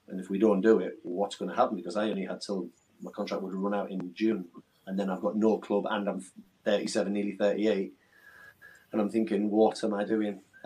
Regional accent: Hartlepool, North East England, United Kingdom; apart from obviously Bournemouth and maybe my hometown Hartlepool, Chesterfield's my next favourite club, 100%.

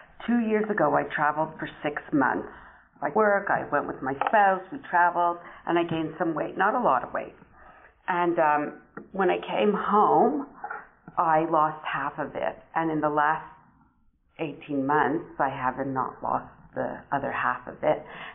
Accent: Montreal, Quebec, Canada; I'm from Montreal.

